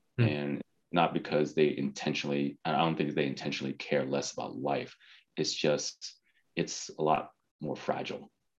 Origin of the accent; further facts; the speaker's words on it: California, United States; I grew up in California and, child of Vietnamese refugees.